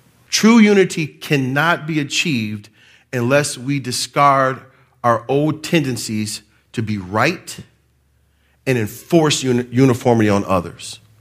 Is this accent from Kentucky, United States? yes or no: no; Detroit, Michigan, United States; because I'm from Michigan, I live like 30 miles outside of Detroit, but I was born and raised in Detroit.